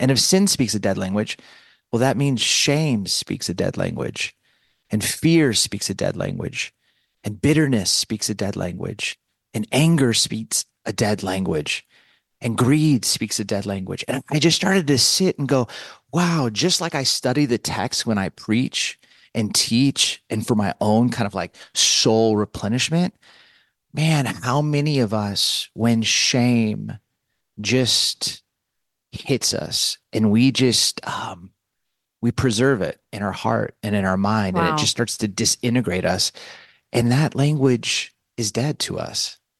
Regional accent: California, United States; moved away as an adult; recruited me to leave my home state of California to come to the Midwest and join the staff at Willow Creek.

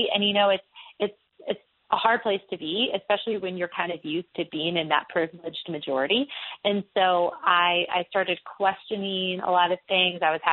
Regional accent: Texas, United States; also born or lived in Tennessee; especially in Southern America in the Bible Belt, where I was raised in Texas and then lived in Tennessee for a while, there's a lot of cultural Christianity.

